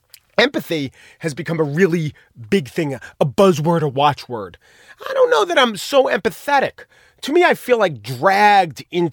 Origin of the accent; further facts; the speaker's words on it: New York City, New York, United States; As a New Yorker, I'm no better. I was just raised in a different environment with, caniches and better cuisine.